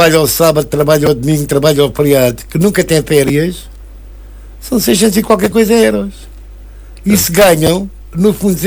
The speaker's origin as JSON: {"language": "Portuguese", "town": "Funchal", "region": "Madeira", "country": "Portugal", "tie": "born there", "said": "a casa que eu nasci, nas Calinhas, Pedro Álvares Cabral, é uma casa que tem 50, 55 metros quadrados."}